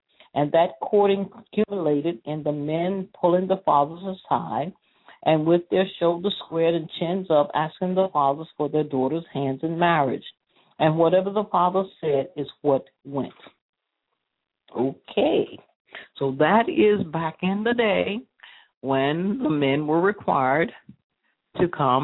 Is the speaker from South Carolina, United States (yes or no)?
yes; South Carolina, United States; Because I'm from South Carolina, it's dark, dark, dark.